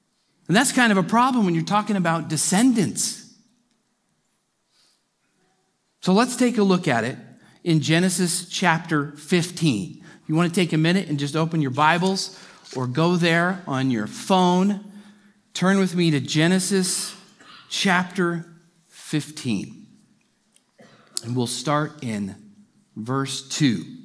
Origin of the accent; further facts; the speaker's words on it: California, United States; now in Arkansas, United States; kind of like when I moved to Arkansas. I'm like, Lord, where on earth am I going? Arkansas. I'm from California.